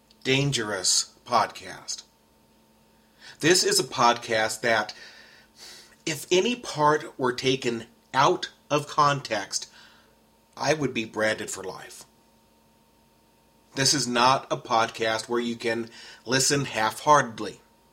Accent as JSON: {"language": "English", "region": "Texas", "country": "United States", "tie": "born or raised there", "said": "See, this happened in my home state. And I love Texas, despite its flaws."}